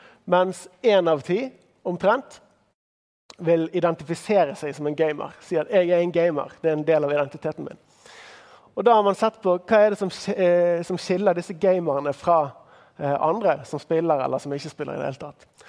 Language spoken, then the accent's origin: Norwegian; Bergen, Vestland, Norway; Ja, nei, jeg kommer fra Bergen. Får lov til å komme hele veien fra Bergen